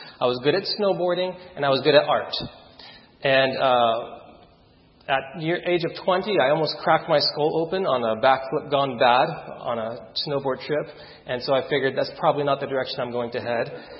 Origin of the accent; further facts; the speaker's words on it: Sacramento, California, United States; which wasn't too far from where I grew up in Sacramento area.